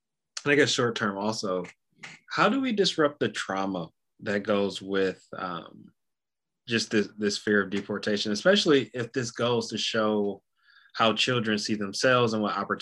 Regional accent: Detroit, Michigan, United States; growing up in Detroit, a lot of my teachers look like me.

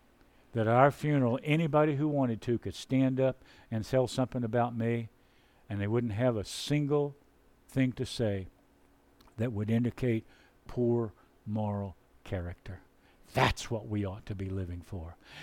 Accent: the South, United States; now in New England, United States; When I came to New England, I grew up in the South.

